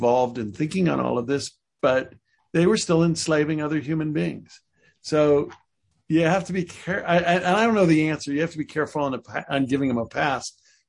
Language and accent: English; Denver, Colorado, United States; also born or lived in Memphis, Tennessee; And so I was born in Memphis, Tennessee, and came back to Denver at 10 months old.